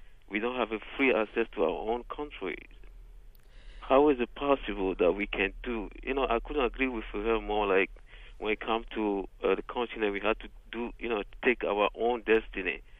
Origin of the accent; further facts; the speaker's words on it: Togo; For instance, I'm from Togo.